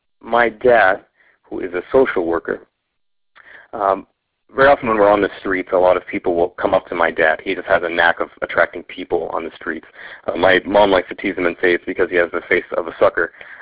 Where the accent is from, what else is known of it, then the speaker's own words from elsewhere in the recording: Vancouver, British Columbia, Canada; near my hometown in Vancouver, B.C., up in Western Canada.